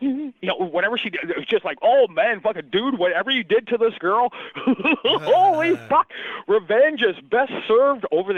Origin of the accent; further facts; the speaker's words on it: Canada; And so me being Canadian